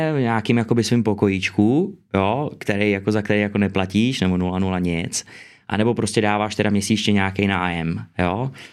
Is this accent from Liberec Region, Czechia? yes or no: yes; Liberec, Liberec Region, Czechia; já jsem z Liberce, takže bojuju za Liberec a Jablonec